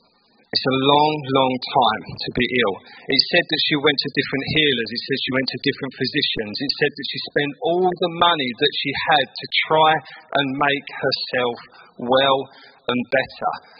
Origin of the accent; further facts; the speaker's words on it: East of England, United Kingdom; accent: Essex; But in my Essex accent, I'm going to read it out.